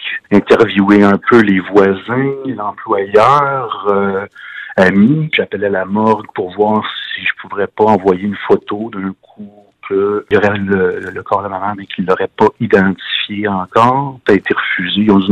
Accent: Montreal, Quebec, Canada; je viens de Montréal

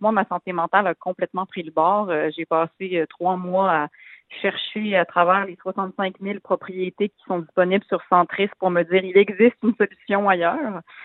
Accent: Montreal, Quebec, Canada; Donc, moi et mon mari, on vient tous les deux de Montréal. On est nés à Montréal.

